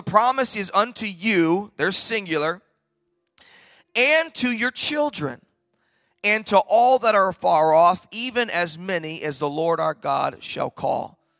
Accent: Michigan, United States; and I was born and raised in Michigan, so I don't know what they call them here, but in Michigan, we had these things called assemblies.

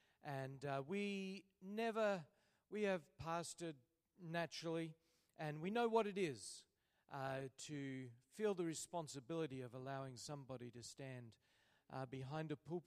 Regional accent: Melbourne, Victoria, Australia; That's because we are originally from Australia. I was born and raised in the city of Melbourne, a city of about 5 million on the southern coast of Australia.

